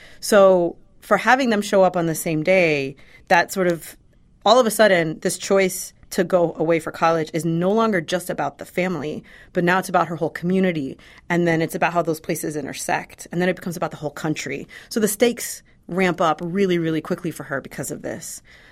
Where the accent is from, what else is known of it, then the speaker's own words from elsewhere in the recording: Miami, Florida, United States; My life growing up in Miami is pretty intensely tied to family and seeing family in and around the city.